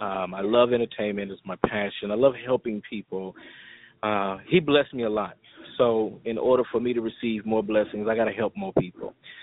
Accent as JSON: {"language": "English", "town": "Dallas", "region": "Texas", "country": "United States", "tie": "born or raised there", "also_born_or_lived": "Savannah, United States", "said": "I was raised up in Dallas, over in South Oak Cliff, so I loved it. D-Town, or DFW, Funky Town, as they call it. Funky Town, I like Dallas. I was raised in Savannah, Georgia, single-parent home, by my mother"}